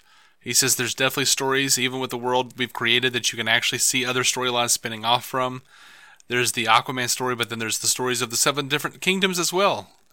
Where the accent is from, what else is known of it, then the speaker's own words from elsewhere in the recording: New York, United States; I'm from New York, but this was a different level of aggressive.